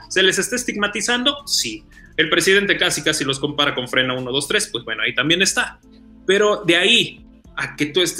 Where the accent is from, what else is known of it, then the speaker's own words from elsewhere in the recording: Nuevo León, Mexico; Y nosotros, como somos regios, pues vamos a formar nuestra propia república.